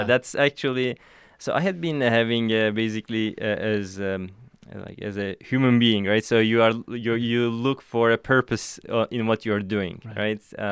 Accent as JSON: {"language": "English", "country": "Turkey", "tie": "born or raised there", "also_born_or_lived": "Ankara", "said": "I grew up in Turkey, and I am from a small town almost midway between Istanbul and Ankara. These are the first and second largest cities of Turkey."}